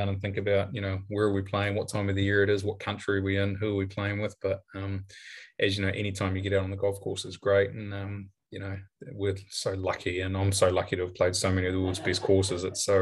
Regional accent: Manawatū-Whanganui, New Zealand; I love my hometown course of the Manawatu Golf Club

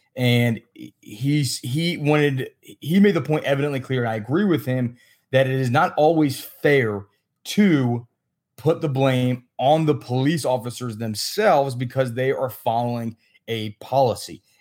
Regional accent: Virginia, United States; I'm originally from Virginia.

